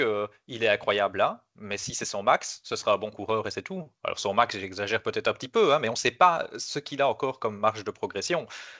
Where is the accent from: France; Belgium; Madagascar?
Belgium; peut-être nous en tant que Belges